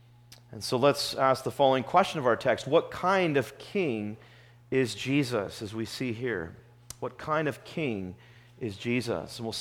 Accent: Torrance, California, United States; I remember as a boy growing up in Torrance, California, that we had an annual Armed Forces Day parade

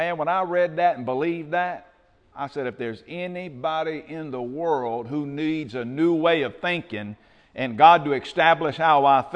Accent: Covington, United States; Growing up in Covington, I was a heathen that lived down there.

